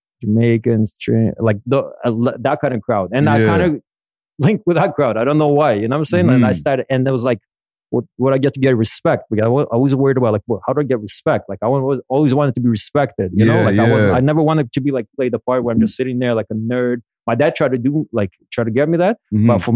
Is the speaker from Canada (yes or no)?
yes; Toronto, Ontario, Canada; But I'm from Hyde Park, Combloor, originally. I lived in Lake Shumamico. I'm a Toronto guy, right?